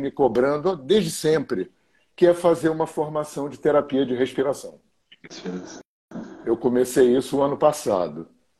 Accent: Rio de Janeiro, Brazil; Eu sou carioca, eu tenho 67 anos, sou aquariano.

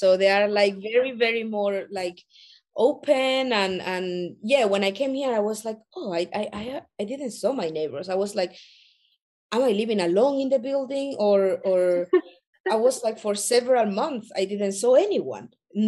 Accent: Fuengirola, Andalusia, Spain; English is a second language; also born or lived in Ecuador; I'm originally from Ecuador, but I grew up in Spain. And due to Spain, I come from a city called Fuengirola, Malaga, in the south

